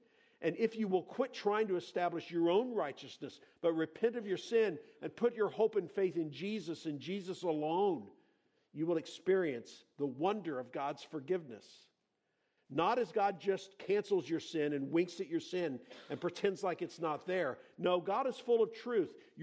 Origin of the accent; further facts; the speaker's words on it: California, United States; you know, we're from California, we're proud of our scenery, right?